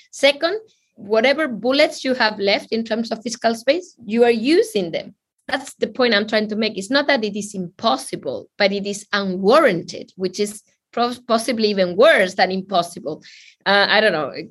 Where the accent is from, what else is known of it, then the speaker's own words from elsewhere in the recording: Spain; It reminds me of my home country, you know, when Zapatero was a PM, prime minister, and he started digging all, I mean, because he needed to spend this money for Spain to grow.